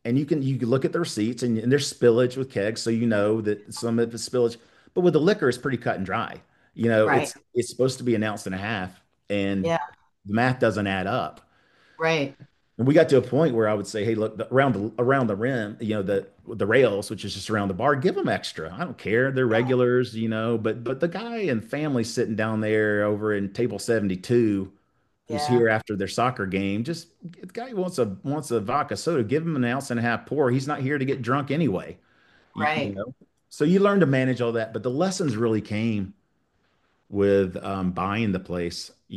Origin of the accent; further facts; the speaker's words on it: East Cobb, Georgia, United States; I grew up in East Cobb, where it was.